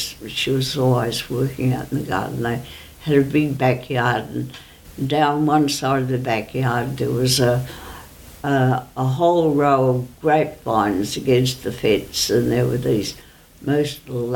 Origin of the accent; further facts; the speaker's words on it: Horsham, Victoria, Australia; born there; I was born in Horsham, Victoria, in, I think it was Wesley Private Hospital.